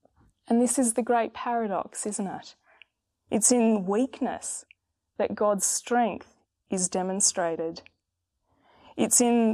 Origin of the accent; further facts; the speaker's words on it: Papua New Guinea; also born or lived in Northern Territory, Australia; In the cultures I grew up in Papua New Guinea and the Northern Territory, there was an acute awareness of the spiritual realm.